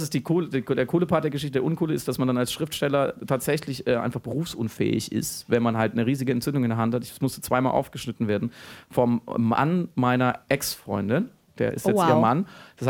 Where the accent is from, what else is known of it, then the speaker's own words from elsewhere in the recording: Freiburg, Baden-Württemberg, Germany; Im Schwarzwald tatsächlich. Ich bin bei Freiburg geboren und aufgewachsen